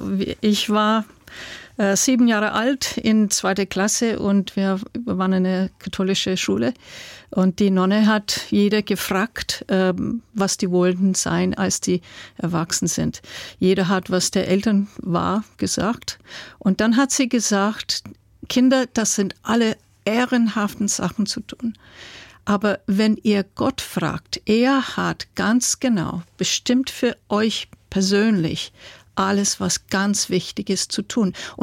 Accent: New Jersey, United States; born there; German is a second language; Ich bin in New Jersey, in Nordost-Küste Amerika geboren.

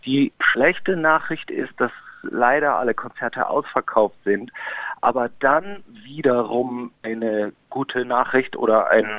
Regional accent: Munich, Bavaria, Germany; Ich bin in München aufgewachsen. Da habe ich so die meiste Zeit verbracht. Da bin ich zur Schule gegangen und habe auch dort studiert. Das ist meine Heimat, also im Herzen bin ich wahrscheinlich irgendwie doch Bayer.

